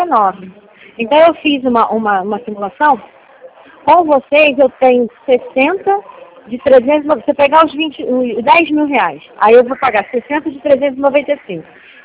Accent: Araruama, Rio de Janeiro, Brazil; que eu também sou de Araruama

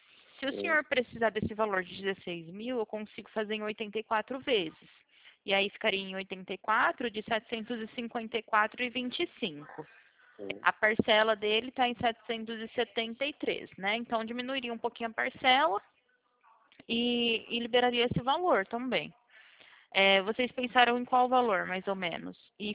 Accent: Presidente Prudente, São Paulo, Brazil; Não, eu sou de Presidente Prudente, São

